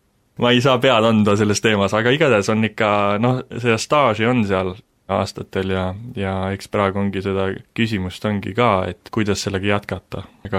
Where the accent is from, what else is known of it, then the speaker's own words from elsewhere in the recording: Tarvastu, Viljandi County, Estonia; ma sündisin üldse Tarvastus, või noh, ma sündisin Viljandis, aga siis elasime Tarvastus. See on siis jah, Viljandist selline äkki mingi 20 minutiline tee.